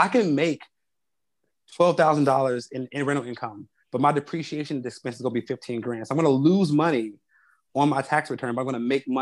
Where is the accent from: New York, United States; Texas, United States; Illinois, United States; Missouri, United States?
Illinois, United States; Chicago; So like, you know, the community, I grew up on the South Side of Chicago.